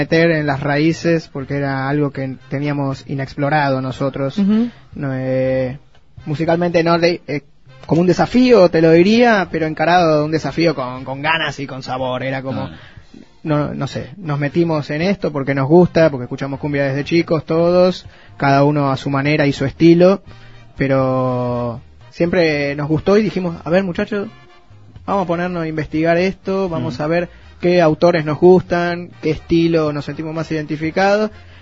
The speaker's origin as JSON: {"language": "Spanish", "town": "La Boca", "region": "Buenos Aires", "country": "Argentina", "said": "Nosotros somos de La Boca, ah, mirá. Sí. Y... No, sí, principalmente de la provincia de Buenos Aires."}